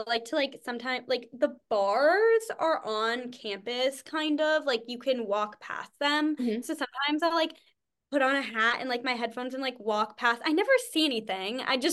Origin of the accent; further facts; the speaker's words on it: New England, United States; because I'm from New England. Like, I love fall.